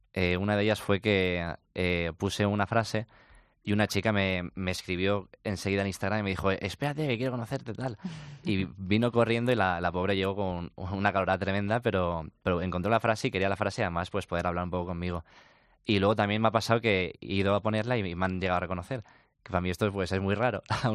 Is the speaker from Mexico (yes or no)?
no; Gandia, Valencian Community, Spain; moved away as an adult; now in Madrid, Spain; Yo soy de Gandía, efectivamente llegué a Madrid hace 4 años